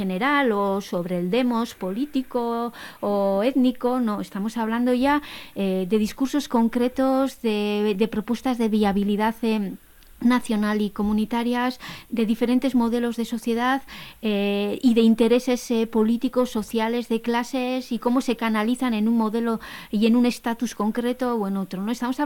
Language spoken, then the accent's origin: Spanish; Basque Country, Spain; Y luego ya como vasca el día después de un referéndum secesionista en Europa